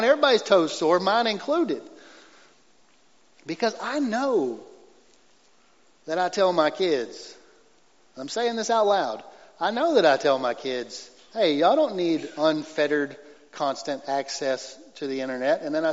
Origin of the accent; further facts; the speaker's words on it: United States; And yet, because I'm an American man, I'm supposed to race home from worshiping God